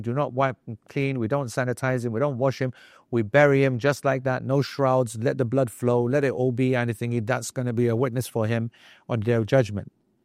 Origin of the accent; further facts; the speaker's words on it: Pakistan; I have heard in my madhab, the Hanafi madhab, as I grew up as a Pakistani, that we do itikaf at home.